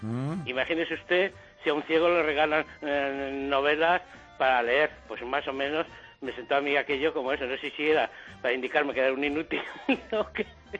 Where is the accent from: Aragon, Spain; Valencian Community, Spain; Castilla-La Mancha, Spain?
Castilla-La Mancha, Spain; Ciudad Real; now in Catalonia, Spain; Aunque yo soy de Ciudad Real, viviendo en Cataluña